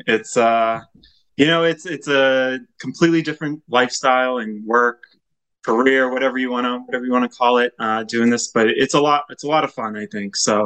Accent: Melrose, Massachusetts, United States; as Ashley already said. I'm from Melrose, Mass, where I live here with my wife and three kids.

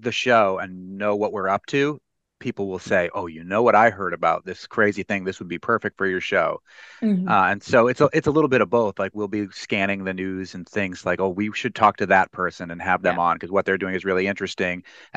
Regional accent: Boston, Massachusetts, United States; I grew up in the Boston area, and the Boston area radio stations were doing it really, really well.

